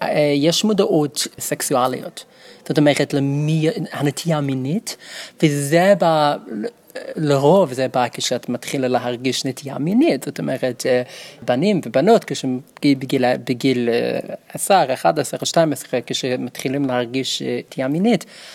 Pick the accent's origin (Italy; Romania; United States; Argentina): United States; Brooklyn, New York; גדלתי בוויליאמסבורג בברוקלין, ניו יורק.